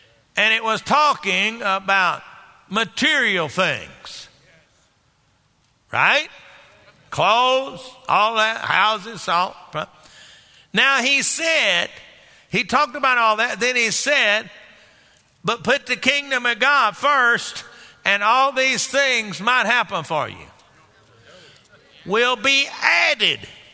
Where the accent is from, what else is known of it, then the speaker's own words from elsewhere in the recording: Garland, Texas, United States; We grew up together there in Garland